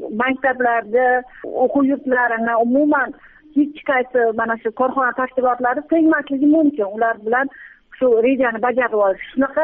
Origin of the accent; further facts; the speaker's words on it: Fergana, Fergana Region, Uzbekistan; Ha, Farg'onadanman, jurnalistman.